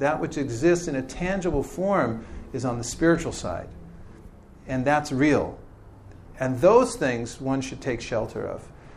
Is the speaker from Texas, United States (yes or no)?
no; California, United States; I grew up and my parents taught me English and I'm from California, so I think I'm an English-speaking California man.